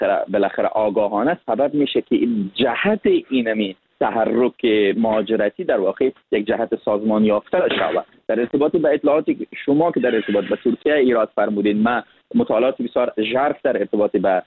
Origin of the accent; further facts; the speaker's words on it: Afghanistan; چون یک از افغانستان هستم